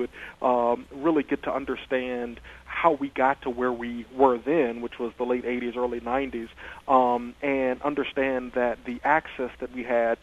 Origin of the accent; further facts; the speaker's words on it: Williamston, North Carolina, United States; I grew up in Williamston, North Carolina